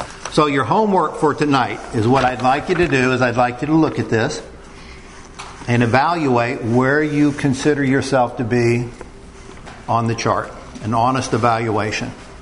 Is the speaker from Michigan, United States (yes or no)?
no; San Antonio, Texas, United States; born there; I was born in January 19th, 1955 in San Antonio, Texas.